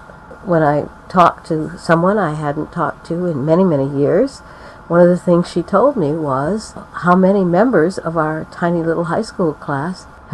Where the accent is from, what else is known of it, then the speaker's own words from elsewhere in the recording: Toledo, Ohio, United States; I'm going to go to my hometown of Toledo, Ohio to visit my best friend in high school